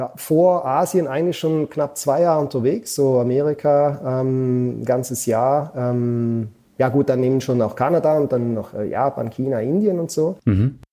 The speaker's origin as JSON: {"language": "German", "country": "Switzerland", "said": "Als Schweizer willst du immer schon ein wenig vorplanen, das kriegst du nicht weg."}